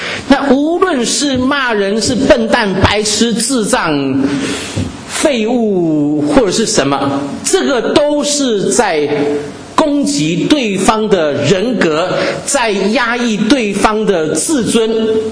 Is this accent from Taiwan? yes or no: yes; Taiwan; 我是个湖南人，虽然是在台湾出生长大，而且是个不吃辣的湖南人